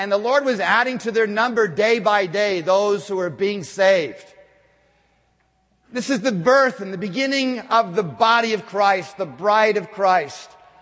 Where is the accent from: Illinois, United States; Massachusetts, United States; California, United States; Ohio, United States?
Ohio, United States; Cleveland; This is downtown Cleveland, Ohio. By the way, I'm not from Iowa, but I'm happy to be with all you Iowans.